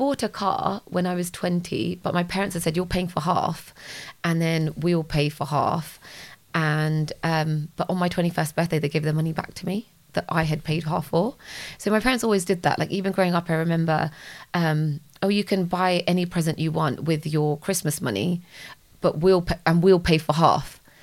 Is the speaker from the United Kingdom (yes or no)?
yes; England, United Kingdom; So I'm British Punjabi, fourth generation immigrant from my dad's side. So my great grandparents moved to England in the 1930s.